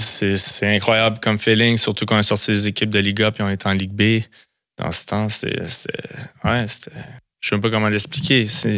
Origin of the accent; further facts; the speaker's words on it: Quebec, Canada; accent: Quebec; now in Jura, Switzerland; En même temps, j'ai encore toujours mon accent québécois qui veut pas disparaître.